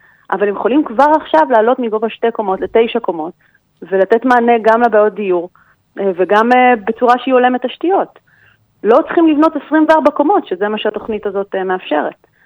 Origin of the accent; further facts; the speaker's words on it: Kfar Saba, Central District, Israel; כשאני הייתי בתיכון בכפר סבא, הייתה בגודל של 90,000 איש.